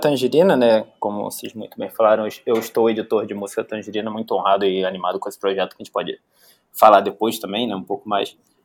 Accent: Rio de Janeiro, Brazil; now in São Paulo, Brazil; eu sou um paulistano de pandemia, que vim passar um fim de semana e nunca mais voltei. Mas eu sou nascido e criado no Rio, em Jacarepaguá. Então, toda a minha formação de colégio, faculdade, foi por lá.

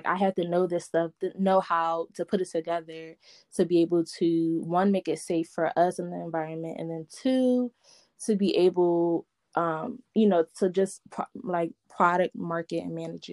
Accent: Philadelphia, Pennsylvania, United States; Born and raised in Philly.

